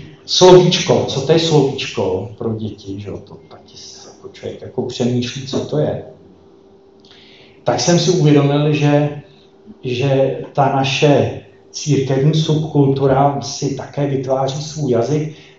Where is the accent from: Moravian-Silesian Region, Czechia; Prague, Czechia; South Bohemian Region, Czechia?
South Bohemian Region, Czechia; České Budějovice; já jsem z Budějovic, tam jsme se s Renatkou potkali.